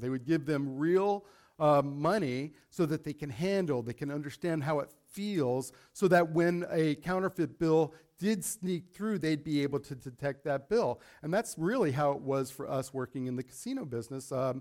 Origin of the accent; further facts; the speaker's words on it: Las Vegas, Nevada, United States; also born or lived in New York; So I was not born in Vegas. I was brought there. My parents moved there from New York when I was like 7 years old. But I grew up there up until just a couple of months ago.